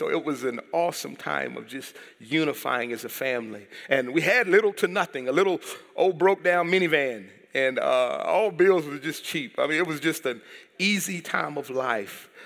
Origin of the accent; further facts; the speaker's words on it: Brownwood, Texas, United States; So we're from Brownwood. I just want to give you a little background about me and about us. We lived in Brownwood, Texas.